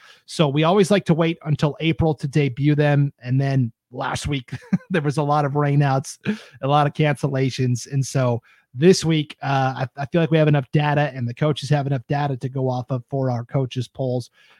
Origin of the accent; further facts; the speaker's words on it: Montana, United States; Can't wait for her to don the maroon and silver of my hometown team.